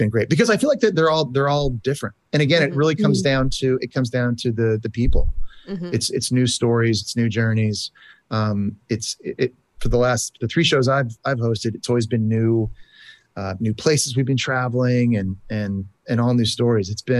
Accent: Canada; Maybe it's because I'm Canadian. I don't mind cold weather.

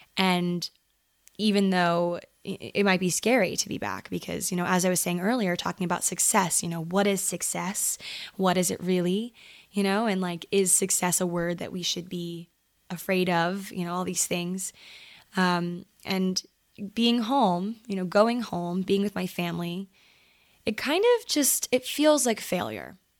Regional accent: Maryland, United States; So I grew up in Maryland. I've been here my whole life, aside from, you know, the places I've chosen in college and beyond. Before college, I'd never really left Maryland aside from like a handful of trips

